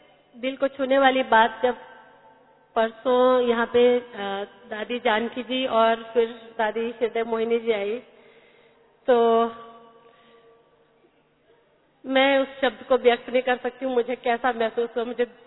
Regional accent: Manali, Himachal Pradesh, India; मैं हिमाचल प्रदेश मनाली से हूँ, मैं दूसरी बार आई हूँ। … हिमाचल प्रदेश से।

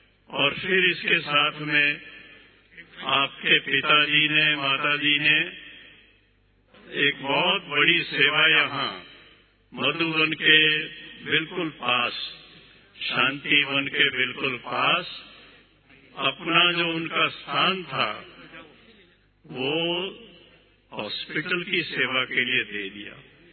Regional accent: Punjab, India; मुझे पता है कि मैं भी हुशियारपुर डिस्ट्रिक्ट का हूं, सिर्फ फर्क इतना ही था कि मेरा गांव जो है वो थोड़ा मुकेरिया से आगे

